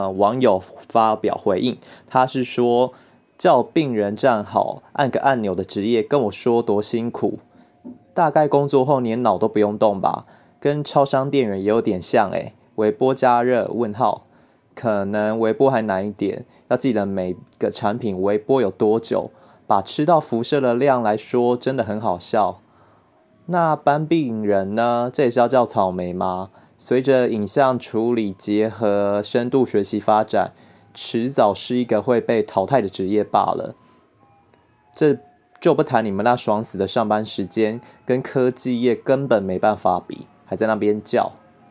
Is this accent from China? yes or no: no; Taiwan; 因为我觉得台湾人，你知道大家台湾人也都会说自己的状况，就是我们台湾人就是不把人家的专业当专业